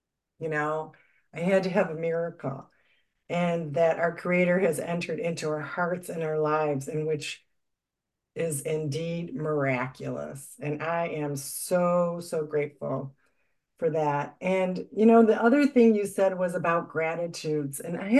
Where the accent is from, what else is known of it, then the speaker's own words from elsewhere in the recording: South Bend, Indiana, United States; from South Bend, Indiana.